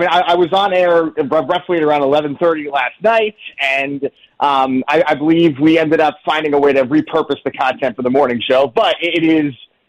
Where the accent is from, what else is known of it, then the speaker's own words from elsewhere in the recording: Hartsdale, New York, United States; So I grew up in Hartsdale, New York. I played for the Elmsford Little League growing up